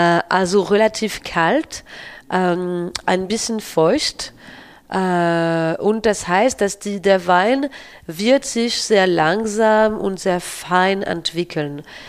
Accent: Château-Chalon, Bourgogne-Franche-Comté, France; German is a second language; Also bei uns in Château Chalon

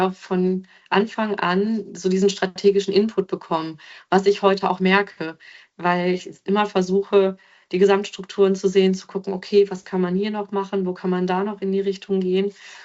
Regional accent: North Rhine-Westphalia, Germany; Ich komme ja nun aus Ostwestfalen, wir sind sehr direkt.

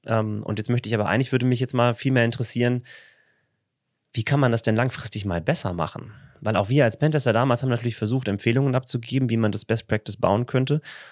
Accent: North Rhine-Westphalia, Germany; Meine Frau und ich, wir kommen beide hier so aus dem Paderborner Umfeld.

